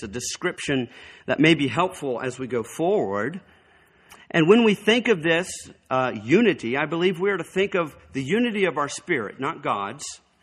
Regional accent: North Carolina, United States; The church I grew up in North Carolina, the first church that I was in, Tabernacle

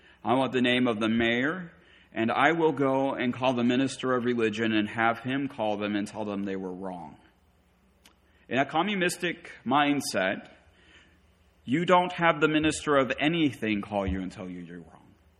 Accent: United States; I finally convinced her I'm American. I only know one language.

